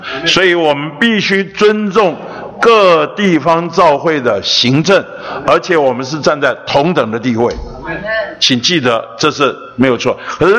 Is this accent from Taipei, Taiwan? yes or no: yes; Beitou, Taipei, Taiwan; 我说是，还在北投。因为我出生在北投，长大在北投，老了还在北投